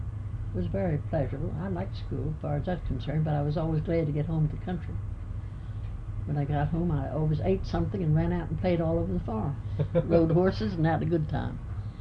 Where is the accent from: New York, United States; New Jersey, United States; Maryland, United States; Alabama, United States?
Maryland, United States; born there; I was born in the Rigdon House, which was torn down to make the road to the Aberdeen Proving Ground.